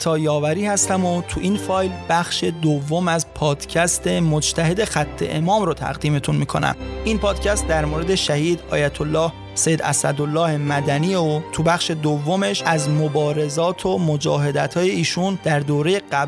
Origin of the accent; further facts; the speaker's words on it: Azarshahr, East Azerbaijan, Iran; من گفتم اهل آذرشهرم